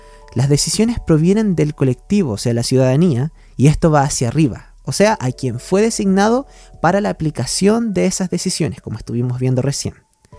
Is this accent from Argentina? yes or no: no; Chile; yo soy de Chile, ¿cierto? Y somos 19 millones de personas, si no es un poco más.